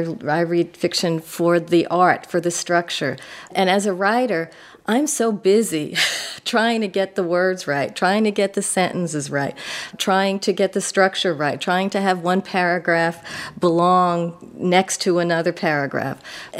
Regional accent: New York, United States; And, you know, growing up on Long Island, you grow up with that terrible bias that there are other cities in the world, but not really.

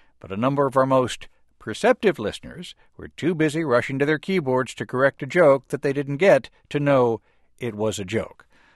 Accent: Illinois, United States; I'm from Illinois.

